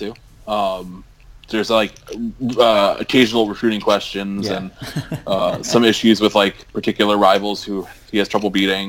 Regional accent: Stamford, Connecticut, United States; I had a Liquid Hoptimism from Half Full in my hometown of Stamford, Connecticut, which was a pretty good effort.

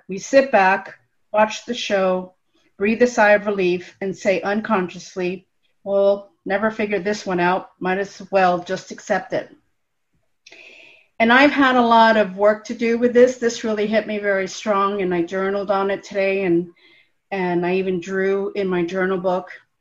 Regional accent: Miami, Florida, United States; from Miami.

